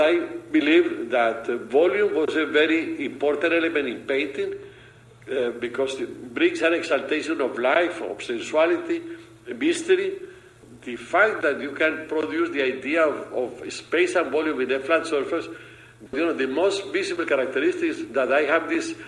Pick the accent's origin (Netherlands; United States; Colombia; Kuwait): Colombia; Medellin, Antioquia; Yeah, I was in Colombia, in Medellin, was my hometown.